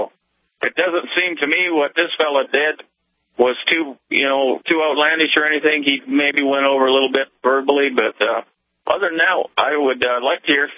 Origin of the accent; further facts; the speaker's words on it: Aberdeen, South Dakota, United States; I grew up in Aberdeen, South Dakota, so I'm an implant.